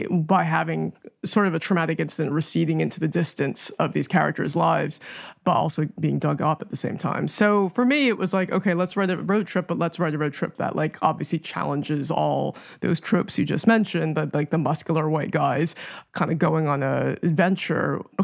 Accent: United States; So I thought, okay, actually, it's locked down, but I'm American, I can still travel.

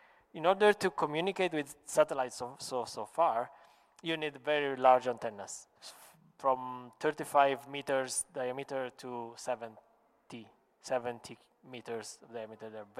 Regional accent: Sicily, Italy; English is a second language; I said, "I'm from the Sicilian, so Sicilian."

